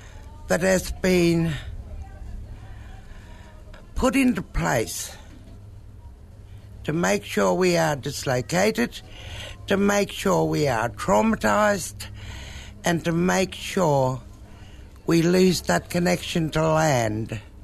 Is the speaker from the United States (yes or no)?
no; Australia; We are black Australian people with beautiful languages, beautiful ceremonies, and also a beautiful continuing culture that exists in its resilience against all odds.